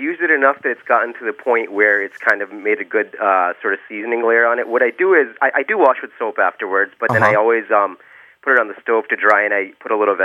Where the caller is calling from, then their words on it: Stamford, Connecticut, United States; I'm in Stamford, Connecticut.